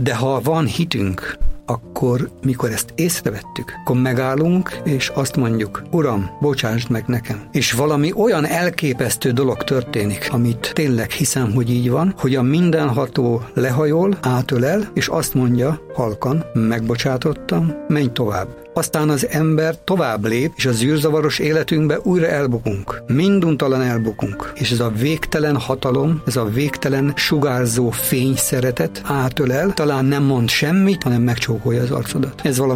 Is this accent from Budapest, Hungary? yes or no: no; Csorna, Győr-Moson-Sopron, Hungary; now in Szekszárd, Hungary; Szekszárdon élek immár 50 éve, de nem ott születtem, hanem Csornán. És egy olyan környezetbe tudtam fölnőni, ami tényleg fantasztikus volt.